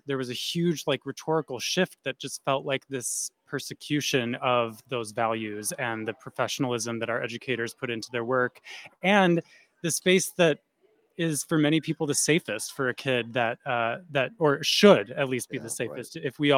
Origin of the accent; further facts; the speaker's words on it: Eau Claire, Wisconsin, United States; I was born and raised in Eau Claire and went through 13 years of public school in Eau Claire from 1999 to 2012. And I'm kind of a fourth generation person from that area, Northwest Wisconsin, kind of Western Wisconsin, Eau Claire